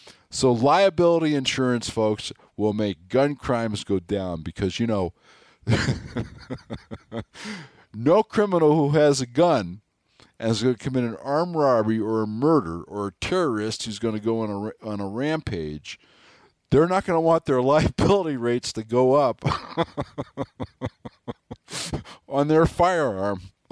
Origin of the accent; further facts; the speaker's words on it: Wyoming, United States; And Wyoming, my home state, your 500,000 guns, remember there's only 500,000 of us here